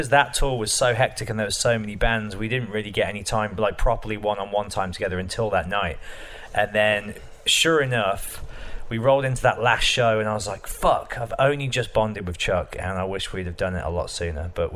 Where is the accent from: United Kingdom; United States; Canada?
United Kingdom; Birmingham, West Midlands; So I'm in my hometown in Birmingham